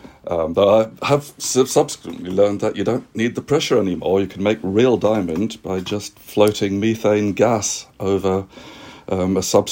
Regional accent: South Africa; growing up in South Africa

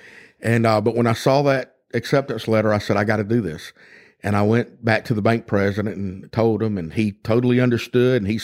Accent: Hawkinsville, Georgia, United States; I was born in Hawkinsville, Georgia, September 9th, 1964. Been here all my life. Other than 2 years up at Georgia Tech, I've lived here my entire life.

